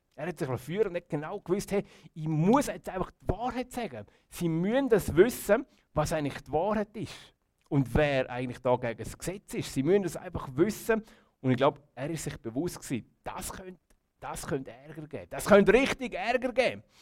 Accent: Switzerland; Und bei uns in der Schweiz, auch im Fürstentum Liechtenstein, ist es zum Glück etwas anders.

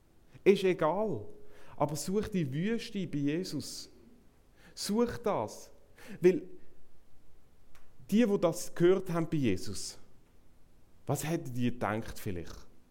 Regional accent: Aargau, Switzerland; Also im Aargau, wo ich aufgewachsen bin, hat man immer geschaut, wer der schnellste ist.

